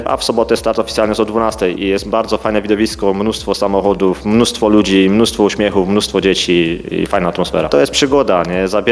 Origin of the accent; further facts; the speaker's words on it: Orzesze, Silesian Voivodeship, Poland; Są to znajomi z Opola, z Raciborza, z Siemianowic, no i ja z Orzesza.